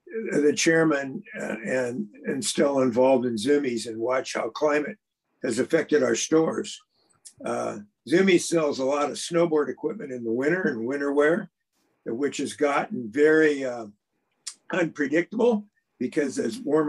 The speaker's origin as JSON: {"language": "English", "town": "Burien", "region": "Washington", "country": "United States", "tie": "born or raised there", "lives_now": "Seattle, United States", "said": "I'm a third generation Washingtonian. My dad was a mailman. I grew up in Burien. Now I live in North Seattle."}